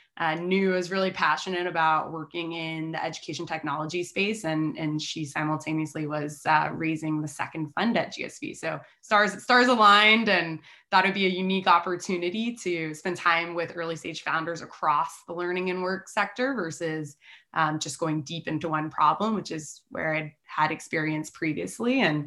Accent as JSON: {"language": "English", "town": "Houston", "region": "Texas", "country": "United States", "tie": "born or raised there", "moved": "as an adult", "said": "Born and raised in Houston, Texas, and then moved up to New York for college."}